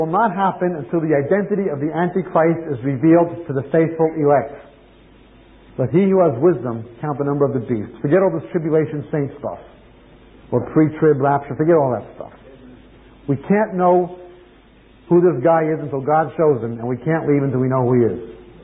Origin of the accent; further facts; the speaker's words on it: United States; born there; My grandparents were British. My family was Israeli. I was born in the States.